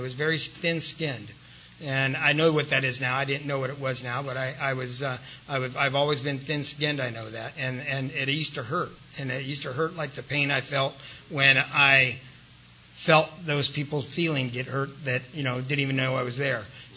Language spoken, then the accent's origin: English; San Diego, California, United States; I grew up right here in San Carlos. Matter of fact, we used to come over here to Allied Gardens all the time